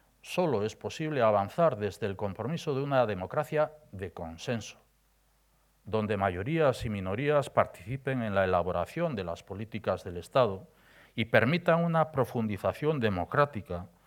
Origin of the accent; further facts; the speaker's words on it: Basque Country, Spain; nuestro desarrollo orgánico como nación, como pueblo vasco, es un derecho nuestro y un deber del Estado